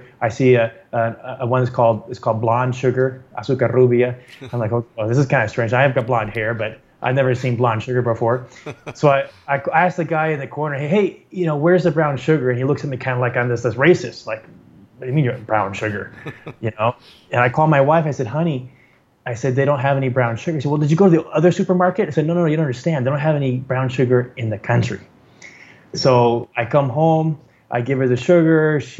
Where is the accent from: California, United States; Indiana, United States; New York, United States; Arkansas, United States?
California, United States; San Diego; moved away as an adult; now in El Salvador; Well, I'm from the United States. I grew up in San Diego, California. But I currently live in El Salvador in Central America.